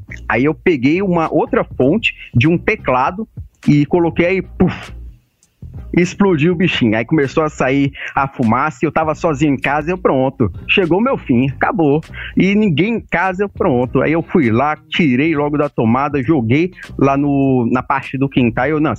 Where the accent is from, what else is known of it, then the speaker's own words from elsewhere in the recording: Codó, Maranhão, Brazil; also born or lived in Caxias; eu sou maranhense, né? Eu morei boa parte da minha vida lá em Codó, no Maranhão. Eu nasci em Caxias, mas eu fui só nascer mesmo, porque a saúde lá de Codó não era muito boa.